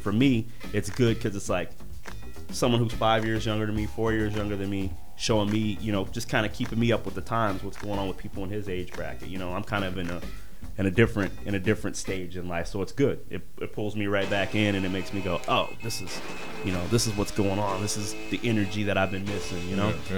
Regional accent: Kansas City, United States; now in Lawrence, United States; But I've lived in Lawrence for 4 years. I come from Kansas City. And I nurtured everything that I was doing from Kansas City.

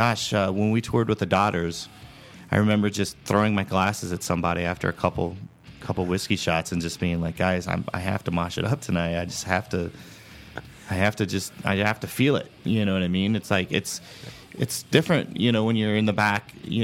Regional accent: Lawrence, Kansas, United States; "Where are you from?" "Well, I'm from Lawrence, Kansas."

